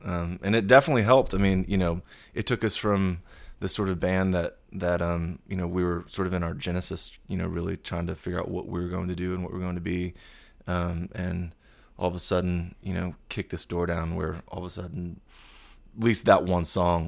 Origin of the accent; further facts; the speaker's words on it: Southlake, Texas, United States; I grew up, in a small town called Southlake. Right in between Dallas and Fort Worth, up in the DFW Metroplex